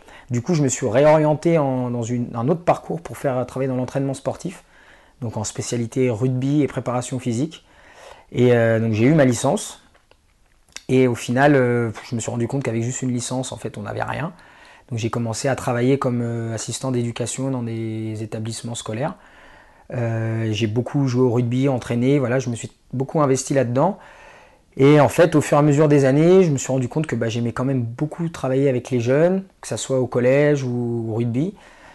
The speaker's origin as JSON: {"language": "French", "town": "Luzarches", "region": "Île-de-France", "country": "France", "tie": "born or raised there", "also_born_or_lived": "Domont / Sarcelles", "said": "d'où je viens, je suis originaire du Val d'Oise. J'ai grandi à Luzarches, à Domont, enfin j'habitais à Sarcelles, vraiment dans le coin."}